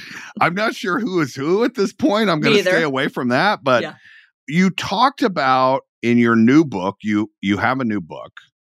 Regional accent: Georgia, United States; Running through, you know, I'm from Georgia. There's woods.

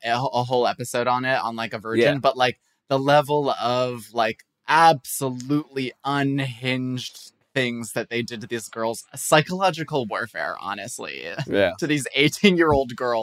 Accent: Chicago, Illinois, United States; I'm from Chicago and we used to watch that as a family.

